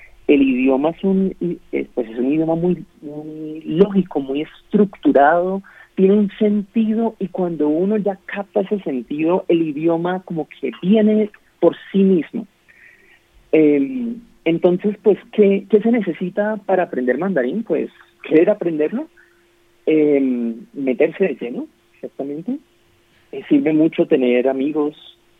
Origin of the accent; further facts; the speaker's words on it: Colombia; habiendo estudiado en China es que me he vuelto una persona más tolerante, una persona más flexible, y pues como colombiano